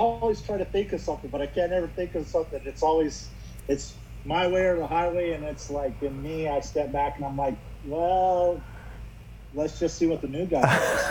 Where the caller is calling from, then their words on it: Loveland, Colorado, United States; I'm in a hotel in Loveland, Colorado right now.